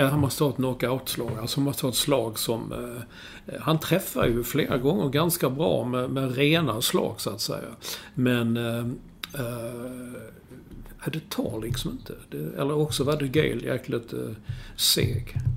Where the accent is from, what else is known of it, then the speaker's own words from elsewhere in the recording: Sweden; Det kan jag också känna, men sen tyckte jag att det är kanske att jag är svensk.